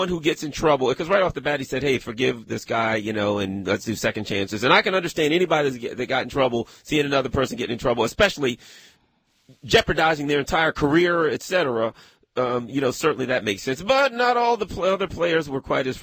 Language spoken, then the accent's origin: English; Maryland, United States; also born or lived in Pasadena / Glen Burnie; Yeah, Maryland, Anne Arundel County and Pasadena and Glen Burnie area.